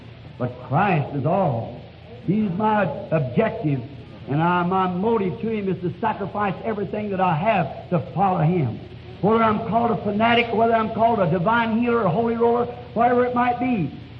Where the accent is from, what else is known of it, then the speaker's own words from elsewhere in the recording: United States; I want to know about my nation I'm interested in. I'm American. I'm interested in my nation.